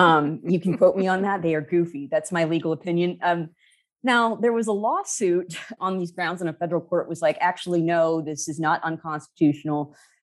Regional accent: California, United States; now in Washington, United States; Well, I'm actually from California, although I live in DC now.

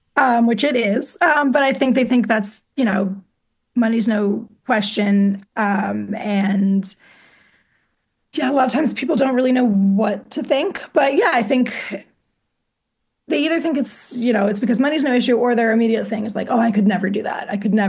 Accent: Orleans, Massachusetts, United States; All right, I grew up on Cape Cod in Massachusetts, in Orleans, for anyone who knows the Cape.

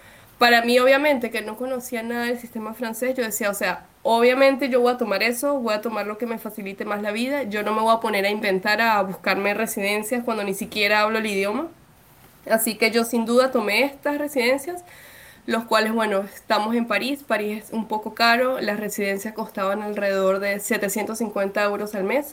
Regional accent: Venezuela; moved away; la primera vez que yo literalmente salí de Venezuela fue con esta beca para Estados Unidos.

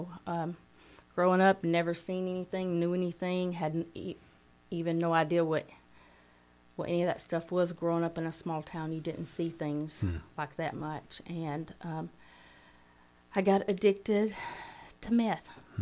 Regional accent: Eva, Alabama, United States; I was raised in Eva, Alabama. A lot of people don't know where that's at. It's a four-way stop.

